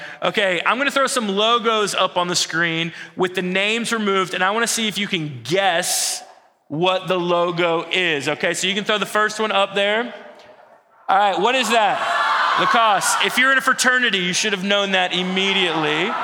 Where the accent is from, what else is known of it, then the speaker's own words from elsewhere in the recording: Georgia, United States; I'm from Georgia. I pretty much always was from Georgia. My parents were born in Georgia. My parents were high school sweethearts, so my uncles, they all know each other. So we got roots in Georgia. I grew up outside of Atlanta in a suburb.